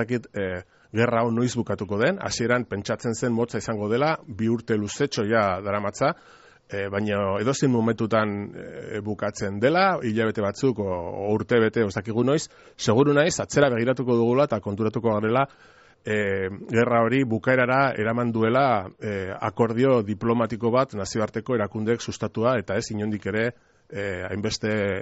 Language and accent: Basque; Navarre, Spain; Ni Nafarra naiz.